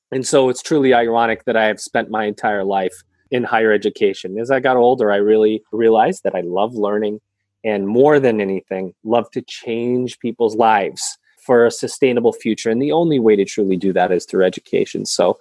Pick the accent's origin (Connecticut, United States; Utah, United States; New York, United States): New York, United States; Syracuse; now in Denver, United States; My background, I'm actually from Central New York. Syracuse, New York is where I was born and raised. And we call that snow country.